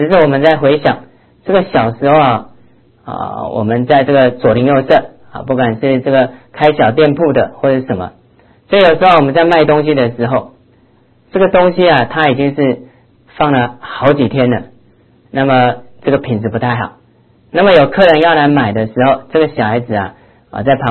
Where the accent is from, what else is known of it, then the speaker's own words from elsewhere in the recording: China; 在我们中国来讲啊